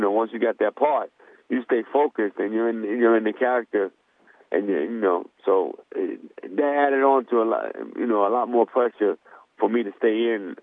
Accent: New York, United States; I just remember, you know, growing up in New York

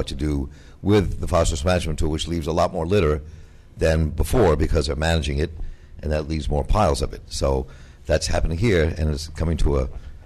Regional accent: Maryland, United States; I'm also from Maryland, and we cover this a lot.

